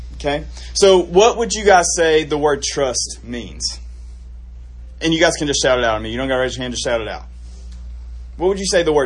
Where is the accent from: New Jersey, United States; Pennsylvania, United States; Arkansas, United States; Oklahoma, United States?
Arkansas, United States; Norfolk; now in Conway, United States; I'm from Norfolk, Arkansas. Way to the east of here in northern Arkansas, but I actually live in Conway now.